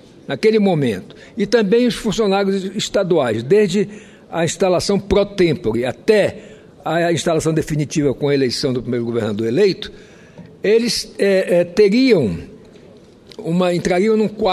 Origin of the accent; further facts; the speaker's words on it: Roraima, Brazil; como senador de Roraima, como roraimense, como uma pessoa que tive que sair para estudar fora